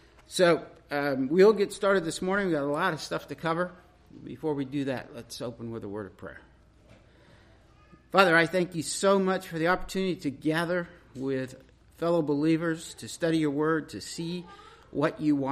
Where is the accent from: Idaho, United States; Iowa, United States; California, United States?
Idaho, United States; also born or lived in Knoxville, Tennessee; We moved here about 2 years ago from Knoxville, Tennessee, but we are originally from Idaho, so this was moving home, and have grandkids in Boise.